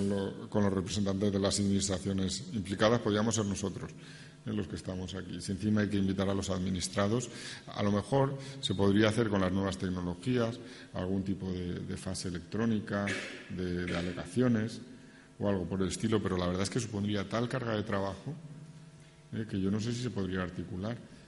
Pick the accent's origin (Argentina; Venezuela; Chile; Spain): Spain; Es una cosa que como españoles siempre nos sorprende